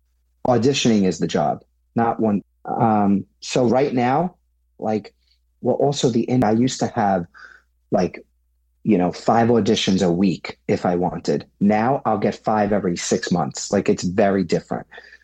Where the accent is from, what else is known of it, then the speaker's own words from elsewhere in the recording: Staten Island, New York, United States; Like I said, I'm from Staten Island, so I was commuting 2 hours there and back every single night.